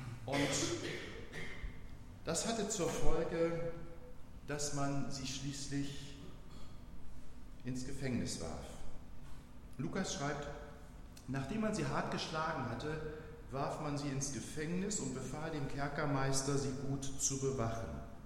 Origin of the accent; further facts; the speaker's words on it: Knesebeck, Lower Saxony, Germany; now in Hannover, Germany; hier in Hannover sind wir da ziemlich verwöhnt. Wenn ich in meiner Heimat in Knesebeck, einem Dorf von gut 3000 Einwohnern, abends manchmal unterwegs bin, dann ist das schon eher ziemlich dunkel dort.